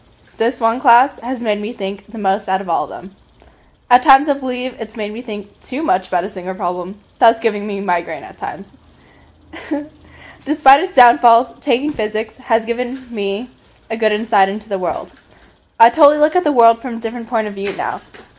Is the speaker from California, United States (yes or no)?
yes; Simi Valley, California, United States; My hometown is Simi Valley, California, which is located in the outskirts of Los Angeles.